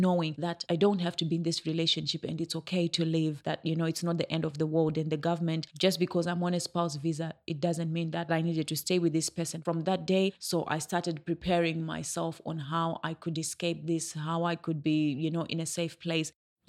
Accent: Zimbabwe; Growing up in Zimbabwe, I had seen so much domestic violence and abuse, you know, in my community, in my suburb, in families, relatives.

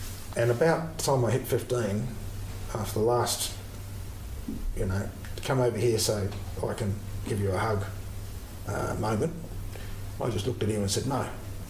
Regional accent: Northampton, Western Australia, Australia; born there; also born or lived in Geraldton; I was born in Northampton. We were born away from our Aboriginal family. We followed my father in his postings as a school teacher. We lived in Geraldton.

